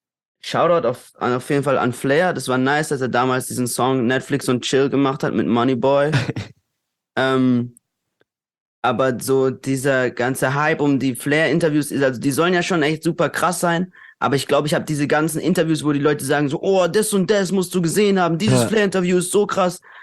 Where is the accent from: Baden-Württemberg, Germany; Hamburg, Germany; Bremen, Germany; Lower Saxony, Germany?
Baden-Württemberg, Germany; Durlach; Und ich denke mir so, Bro, ich bin aus Durlach.